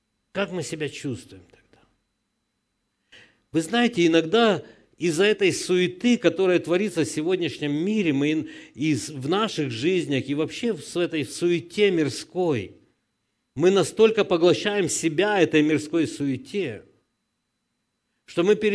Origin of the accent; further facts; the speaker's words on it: Ukraine; Да, я с Украины. Я переживаю за украинский народ